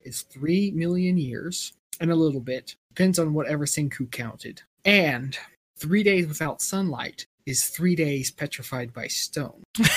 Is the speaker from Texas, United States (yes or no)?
yes; Texas, United States; I am a Texan, born and raised.